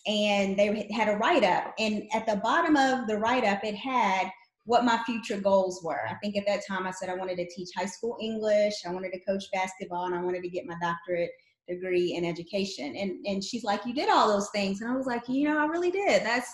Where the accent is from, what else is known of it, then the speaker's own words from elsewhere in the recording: Louisville, Kentucky, United States; moved away as an adult; now in Texas, United States; Well, I am a Texan now, but I was born and raised in Kentucky, which is where I started my career. I'm from Louisville, Kentucky, taught there, moved to Texas about 18 years ago.